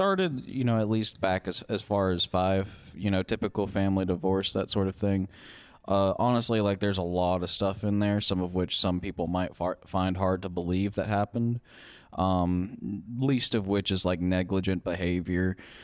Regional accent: Louisiana, United States; Louisiana. I'm from Louisiana, and it's a variety of reasons. I'd have to say, being in Louisiana wasn't a pleasant experience for me.

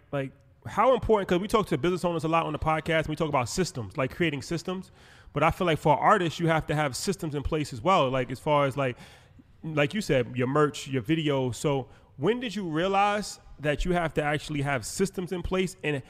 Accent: New York, United States; You know, it's interesting, especially like we're from New York, but I always admired the South.

